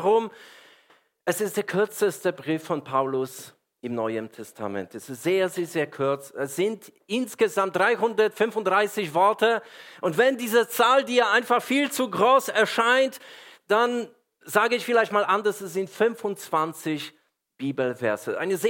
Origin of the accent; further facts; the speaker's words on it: Poland; German is a second language; now in Germany; Ich lebe 26 Jahre in Deutschland und manche Sprüche sind Volksweisheit. Gell? Ich komme ursprünglich aus Polen, nicht aus der schönen Schweiz, Amerika oder Frankreich, wie einige glauben.